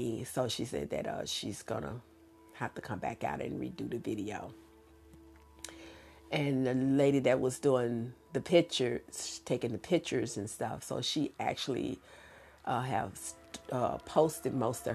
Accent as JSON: {"language": "English", "region": "Mississippi", "country": "United States", "tie": "born or raised there", "said": "And I was raised and born in Mississippi, so living there during those times, you know, was really a challenge."}